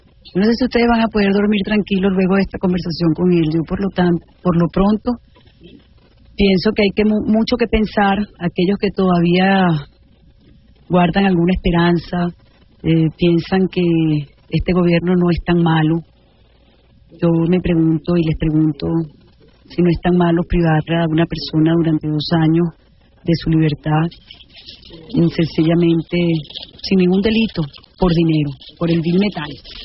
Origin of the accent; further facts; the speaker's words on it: Venezuela; De verdad que me avergüenza como venezolana que eso haya sucedido. Pero yo quiero que sepa que los venezolanos no somos así.